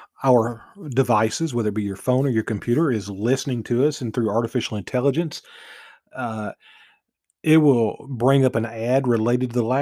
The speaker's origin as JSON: {"language": "English", "country": "United States", "said": "You see, here's the beauty of being an American."}